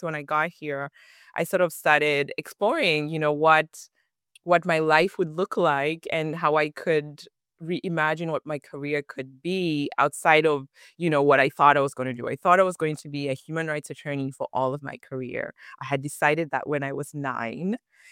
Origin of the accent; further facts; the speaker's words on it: Kampala, Central Region, Uganda; moved away as an adult; now in Phoenix, United States; I'm originally from Uganda in East Africa. And so I consider Uganda, Kampala home. I also consider Phoenix, Arizona home.